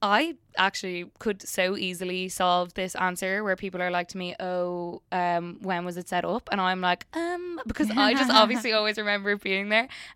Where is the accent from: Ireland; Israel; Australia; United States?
Ireland; Blackrock, Leinster; also born or lived in Limerick; I was born in Limerick, but I'm like raised in Blackrock.